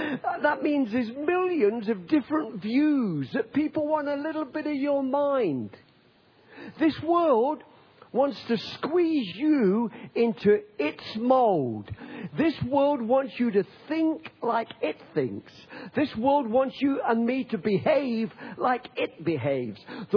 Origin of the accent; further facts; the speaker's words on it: Nottingham, East Midlands, United Kingdom; And I come from Nottingham, and was in Nottingham